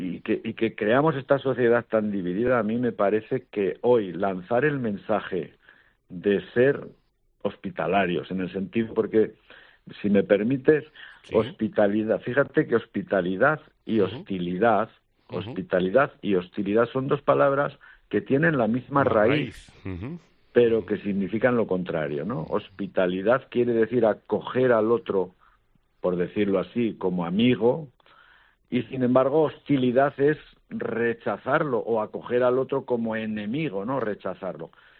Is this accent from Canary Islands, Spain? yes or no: no; Fustiñana, Navarre, Spain; also born or lived in Rome; Yo soy muy navarro y muy de Fustiñana